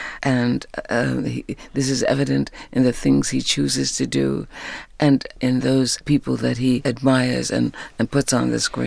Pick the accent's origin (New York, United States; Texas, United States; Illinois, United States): New York, United States; Harlem; I grew up in Harlem where people were from the South and the West Indies were very, that was prominent. The marvelous rainbow of colors that make up these United States, you know, found some spot in Harlem.